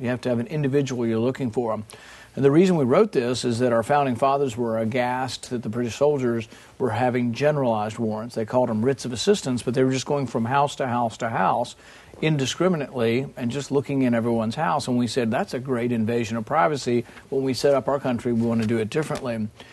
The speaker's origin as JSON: {"language": "English", "town": "Bowling Green", "region": "Kentucky", "country": "United States", "tie": "born or raised there", "said": "Two Iraqi refugees came to my hometown in Bowling Green, Kentucky, and tried to buy Stinger missiles."}